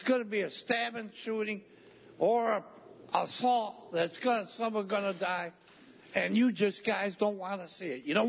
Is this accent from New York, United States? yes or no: yes; Newfield, New York, United States; I'm from Newfield.